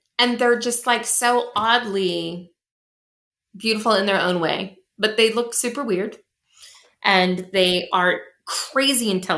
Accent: United States; accent: American; also born or lived in Colorado; Yeah, I have a super thick American accent. I was born in Colorado. I was raised primarily on the Montana-Idaho border in a little tiny town of only 74 people. And then moved around that region quite a bit near Yellowstone.

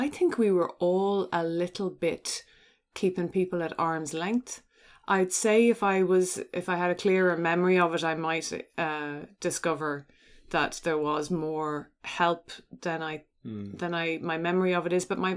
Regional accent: Glenageary, Leinster, Ireland; born there; I was born in Glenageary, which is just up the hill from Dunleary.

